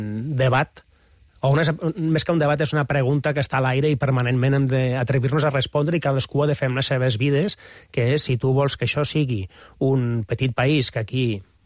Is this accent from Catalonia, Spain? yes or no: yes; Catalonia, Spain; però també som catalans i ho hem de fer així, no? Hem d'exagerar.